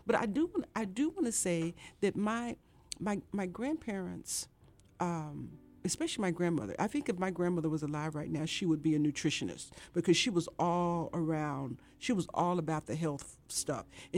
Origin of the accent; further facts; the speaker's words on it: Marshall, Texas, United States; I grew up in Marshall, Texas in the 60s in the desegregating South. And I was one of the first kids in my town of Marshall, Texas to integrate schools in Marshall, Texas.